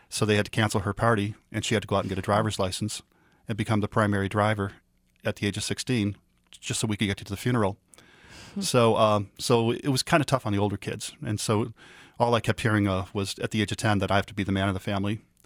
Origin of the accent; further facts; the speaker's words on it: Chicago, Illinois, United States; I grew up on the Southwest Side, and at that point, it was a very middle-class, probably lower middle-class neighborhood, very ethnic, Polish, Lithuanian, Italian were the primary nationalities in my neighborhood